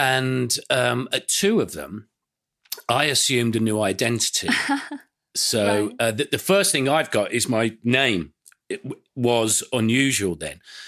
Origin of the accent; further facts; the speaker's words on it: Birmingham, West Midlands, United Kingdom; born there; And the first house that we lived in when I was born was in Aston, you know, on the outskirts of Birmingham city centre, a few doors down from … birthplace.